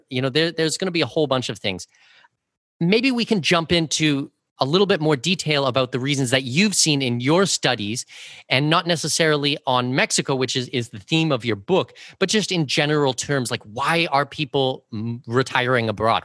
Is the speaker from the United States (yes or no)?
no; Canada; a lot of people, when they grow up, like I'm from Canada, certainly in Canada